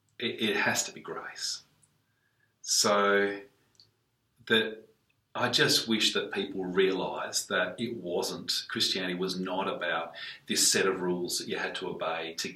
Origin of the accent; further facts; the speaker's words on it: Italy; now in Australia; I'm not sure that growing up in Italy or even growing up here in Australia that people really get that.